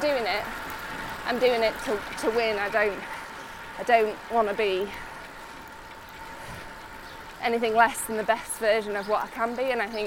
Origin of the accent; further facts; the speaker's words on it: Yorkshire and the Humber, United Kingdom; I'm really lucky that I come from Yorkshire because it's so popular now.